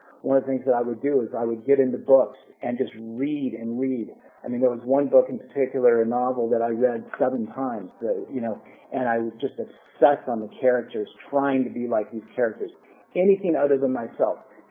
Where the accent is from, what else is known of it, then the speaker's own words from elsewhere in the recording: Portland, United States; I grew up here in Portland, and I was raised in a kind of a normal, dysfunctional family, I guess.